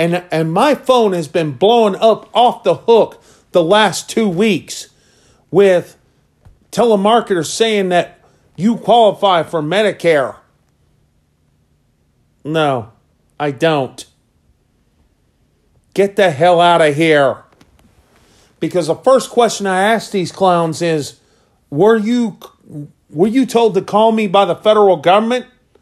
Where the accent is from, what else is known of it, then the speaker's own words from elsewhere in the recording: United States; But I'm an American.